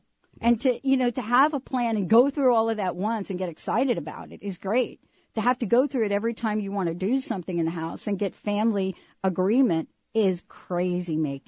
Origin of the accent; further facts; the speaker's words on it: East Coast, United States; I'm going back to the East Coast. I'm from the East Coast, and they have a different scenario about this.